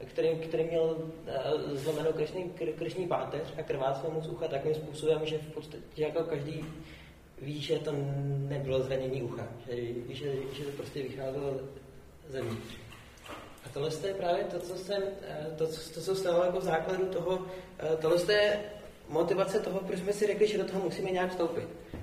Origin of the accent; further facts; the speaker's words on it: Prague, Czechia; malé městečko říkám, jako Pražák